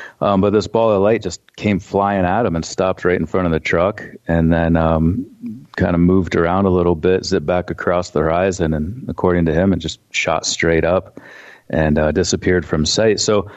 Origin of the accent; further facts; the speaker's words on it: Ohio, United States; now in Montana, United States; I don't really remember much growing up in Ohio. I've been out here for 10 years